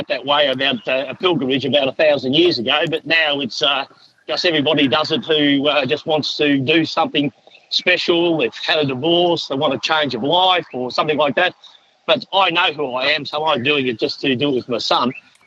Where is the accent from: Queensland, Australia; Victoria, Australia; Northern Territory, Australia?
Victoria, Australia; Seymour; Well, I guess because I come from Seymour, Macca, so it's not too far from you. So, but I grew up at Seymour, and I guess it's just the Catholic thing in me